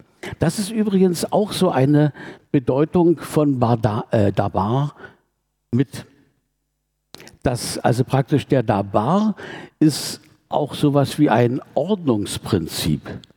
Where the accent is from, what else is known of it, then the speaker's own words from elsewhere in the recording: Germany; würde ich mal sagen, jetzt wir als Deutsche